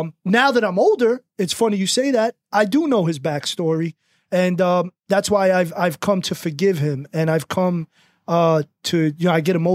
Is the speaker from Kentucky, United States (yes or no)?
no; Jersey City, New Jersey, United States; So I was born in Jersey City downtown, the old downtown Jersey City.